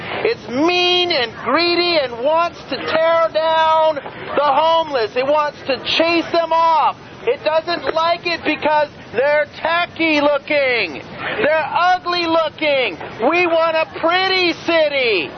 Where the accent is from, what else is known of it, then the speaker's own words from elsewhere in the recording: Santa Cruz, California, United States; I grew up in Santa Cruz. I grew up here, and I saw my first street musician here.